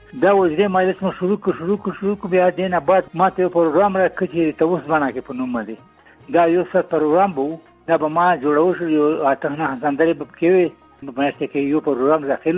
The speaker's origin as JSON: {"language": "Pashto", "town": "Nawi Kali", "region": "Khost", "country": "Afghanistan", "tie": "born or raised there", "said": "زه د خوست ولایت یم چې نوی کلي کې زیږېدلی یم، ریالیسور ولسوالۍ"}